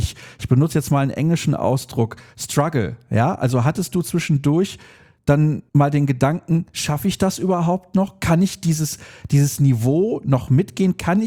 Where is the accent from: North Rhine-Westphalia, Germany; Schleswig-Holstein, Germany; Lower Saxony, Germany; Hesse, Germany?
North Rhine-Westphalia, Germany; Solingen; denn ich komme aus Solingen